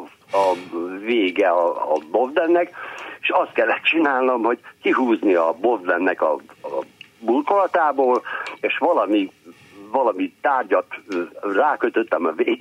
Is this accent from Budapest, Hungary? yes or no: no; Vámosgyörk, Heves, Hungary; 75-ben érettségiztem én Gyöngyösön, és a szülőfalumból, kis Vámos Györgyről, azzal mentem be